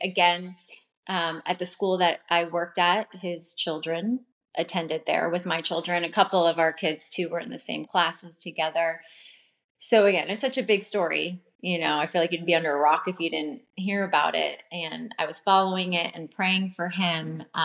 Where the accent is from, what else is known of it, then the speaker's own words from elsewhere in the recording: Coral Springs, Florida, United States; also born or lived in Virginia Beach / Las Vegas; Yes, I grew up in South Florida. I was born in Coral Springs, Fort Lauderdale area.